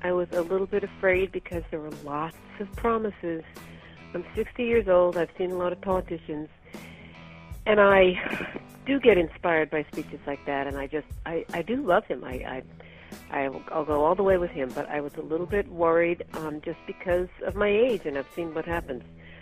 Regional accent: Boston, Massachusetts, United States; I'm from Boston.

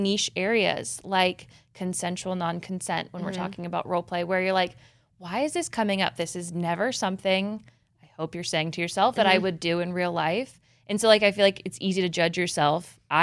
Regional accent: Midwest, United States; Did you like how I'm from the Midwest when I said tapping in?

